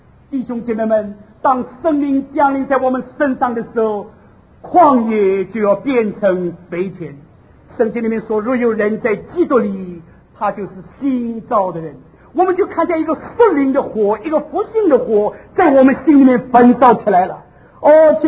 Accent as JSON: {"language": "Chinese", "country": "China", "said": "我说我们中国人吃饭，你们大亚人也吃饭，你们怎么样有这些米呢？"}